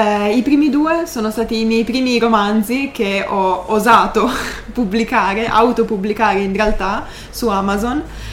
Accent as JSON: {"language": "Italian", "town": "Turin", "region": "Piedmont", "country": "Italy", "said": "io sono di Torino"}